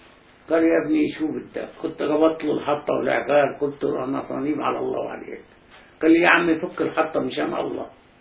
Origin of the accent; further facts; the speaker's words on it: Palestine; ما احنا فلسطينيه واردنيه